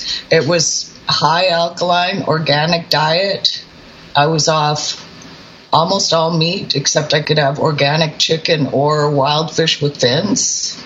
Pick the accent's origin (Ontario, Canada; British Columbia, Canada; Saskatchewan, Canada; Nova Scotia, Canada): British Columbia, Canada; I mean, I'm from British Columbia.